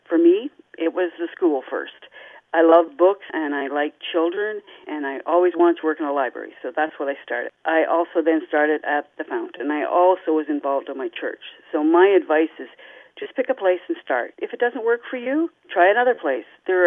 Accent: White Lake, Ontario, Canada; I grew up in White Lake. When I married my husband 43 years ago, I moved to Erin Pryor, and so I've called Erin Pryor home for all that time.

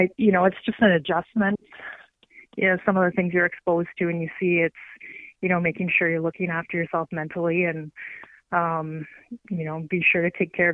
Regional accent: Peterborough, Ontario, Canada; I'm from Peterborough

